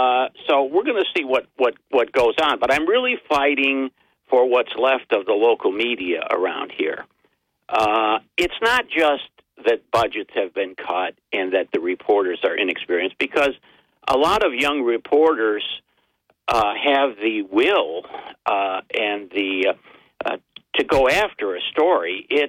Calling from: Binghamton, New York, United States; I'm calling from Binghamton, New York.

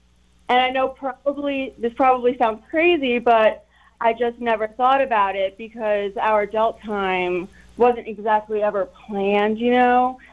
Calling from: Chesapeake, Virginia, United States; I am calling from Chesapeake.

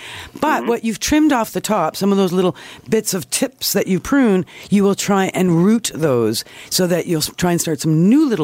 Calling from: Toronto, Ontario, Canada

